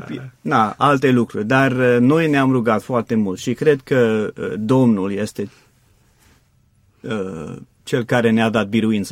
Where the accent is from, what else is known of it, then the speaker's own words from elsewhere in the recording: Pennsylvania, United States; Romanian is a second language; now in Romania; Din statul Pennsylvania, în America, din Statele Unite sunt.